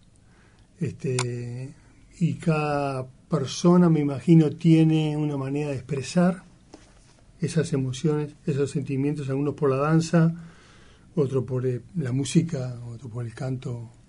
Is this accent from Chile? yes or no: no; Montevideo, Uruguay; 4 cuadras de Pocitos. Uh-huh. Mis padres me criaron allí, aprendí a nadar allí...